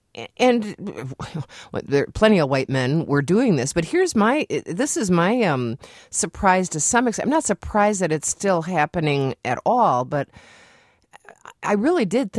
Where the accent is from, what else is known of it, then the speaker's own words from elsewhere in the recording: Appleton, Wisconsin, United States; growing up in Appleton, Wisconsin